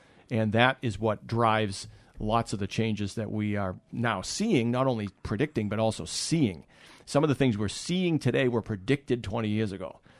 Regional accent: Massachusetts, United States; I grew up in Massachusetts, so it's approximately the same latitude as Milwaukee.

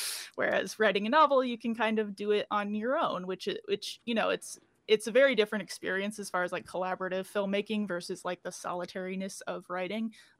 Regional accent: Iowa, United States; So Iowa had a big film incentive, and I'm from Iowa originally.

